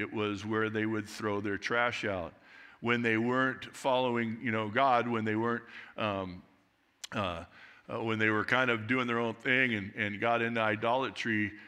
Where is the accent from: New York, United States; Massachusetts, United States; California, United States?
California, United States; Glendora; I'm from Southern California, and in fact, the area that I grew up in Glendora, California